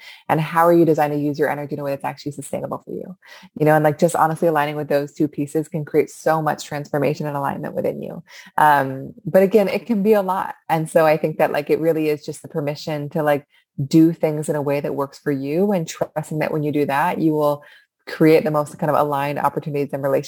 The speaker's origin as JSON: {"language": "English", "town": "Seattle", "region": "Washington", "country": "United States", "tie": "born or raised there", "said": "Like I grew up in Seattle"}